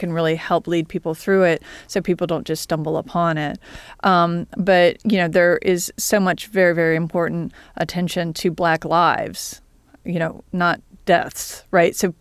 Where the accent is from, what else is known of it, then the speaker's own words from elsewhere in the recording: Columbia, South Carolina, United States; And I'm from Columbia, South Carolina.